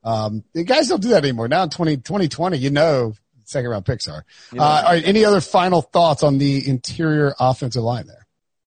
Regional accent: the South, United States; accent: southern; I don't know if my southern accent is necessarily even out there.

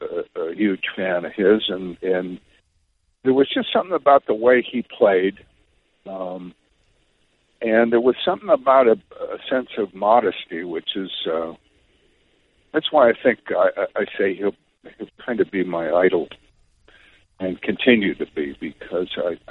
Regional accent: Detroit, Michigan, United States; now in California, United States; I was from Detroit and moved out in 48 to California.

